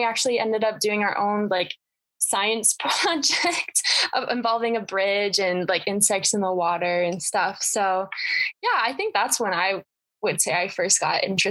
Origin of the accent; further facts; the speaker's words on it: Centennial, Wyoming, United States; and I'm also from Centennial, Wyoming.